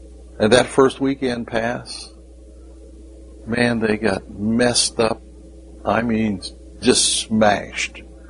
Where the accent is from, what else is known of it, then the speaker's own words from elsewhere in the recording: Massillon, Ohio, United States; nothing gave me greater pleasure than to top that hill and see Massillon, Ohio's lights shining up on the hill. I'm coming home.